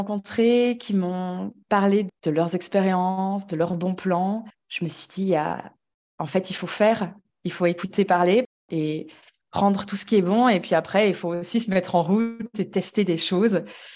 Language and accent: French; Belgium; Je suis belge et dans mon histoire, ça compte.